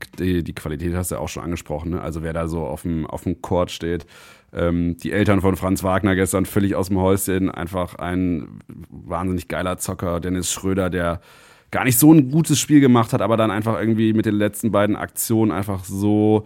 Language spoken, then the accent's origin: German; Halle, Saxony-Anhalt, Germany; Der kommt aus meiner Heimatstadt, aus Halle an der Saale.